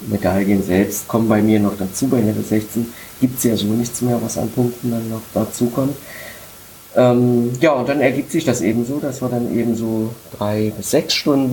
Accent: Saxony-Anhalt, Germany; now in Berlin, Germany; ich komme ja ganz ursprünglich aus der Wische, das ist praktisch bei Osterburg oder Wittenberge, Havelberg die Ecke.

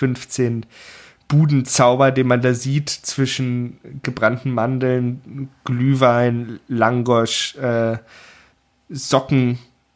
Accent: Berlin, Germany; als Berliner bin ich da natürlich sehr argwöhnisch

